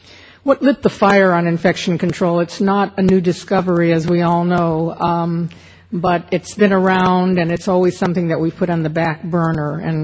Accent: Atlanta, Georgia, United States; a particular gentleman from my hometown of Atlanta, Georgia, who wanted to get married in Greece.

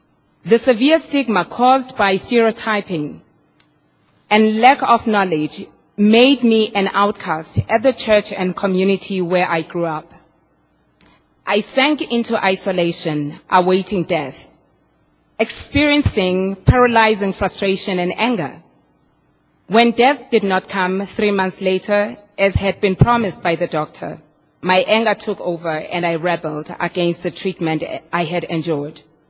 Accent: South Africa; I come from South Africa.

